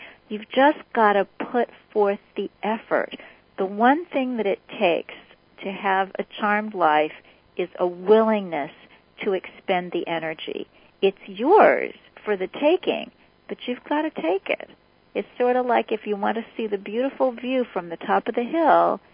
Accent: Kansas City, Missouri, United States; this was the 1960s, and I grew up in Kansas City, and I just hadn't seen a lot of things.

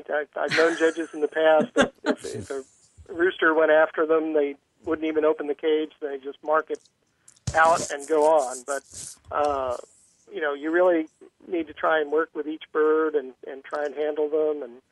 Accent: New Jersey, United States; I grew up in New Jersey, and so Craig was a fixture way back into my younger days.

